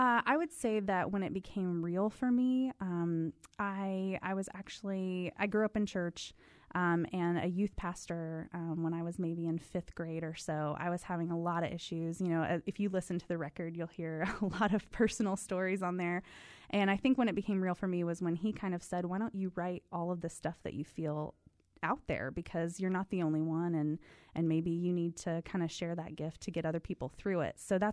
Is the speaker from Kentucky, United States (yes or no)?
yes; Kentucky, United States; I'm actually from Eastern Kentucky, the deep, dark hills of Eastern Kentucky.